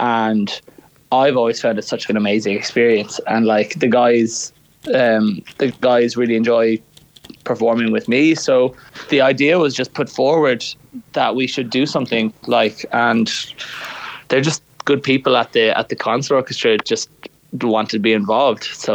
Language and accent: English; Waterford, Munster, Ireland; moved away as an adult; I left Waterford like when I was, I went to 19. To be honest, growing up in Waterford, going to De La Salle